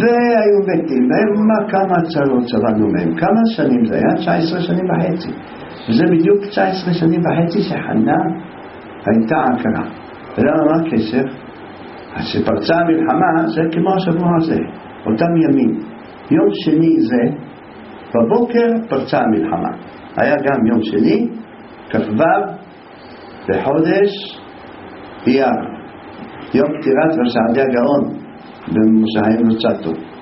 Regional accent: Jerusalem, Jerusalem District, Israel; אבל גדלנו בירושלים, אנחנו גדלנו

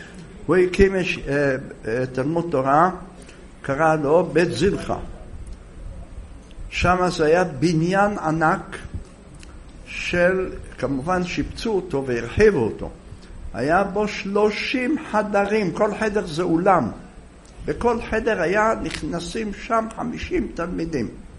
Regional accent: Jerusalem, Jerusalem District, Israel; אני מדבר כעת על ירושלים שאני זוכר אותה, שאני בתור ילד למדתי בתלמודי תורה.

